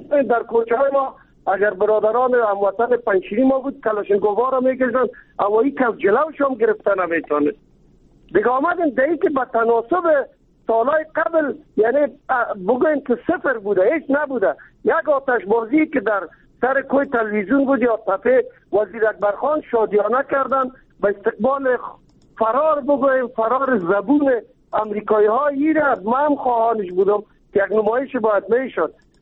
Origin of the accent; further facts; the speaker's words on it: Kabul, Afghanistan; من یک چیز را میگم چون ما از کابل هستیم